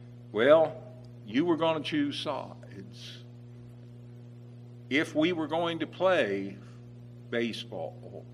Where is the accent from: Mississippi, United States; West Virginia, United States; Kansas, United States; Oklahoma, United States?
West Virginia, United States; Burton; I tell everybody I'm from Hundred, but really I'm from a suburb of Hundred, a little place called Burton. And it was like any one of 1,000 other little villages back in those days.